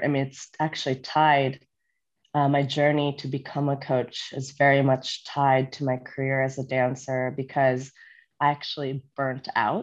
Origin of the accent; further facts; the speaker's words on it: United States; now in Gothenburg, Sweden; I am from the States, but currently have a Swedish passport, though I speak no Swedish whatsoever.